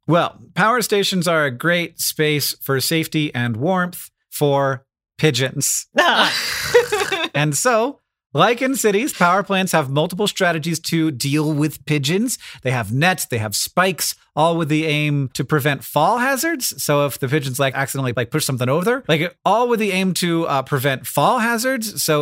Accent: Florida, United States; I grew up in Florida, and there are times when you wouldn't want to like swim around in the ocean for sure.

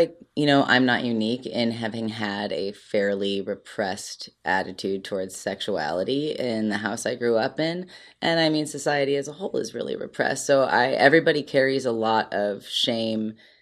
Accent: Cleveland, Ohio, United States; Oh yeah, everybody who follows me, if you do, I'm from Cleveland.

